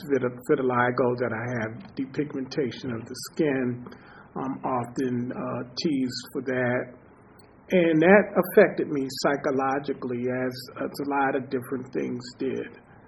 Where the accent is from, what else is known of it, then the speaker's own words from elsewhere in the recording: Baltimore, Maryland, United States; I grew up on the East Coast, Baltimore, single-parent household.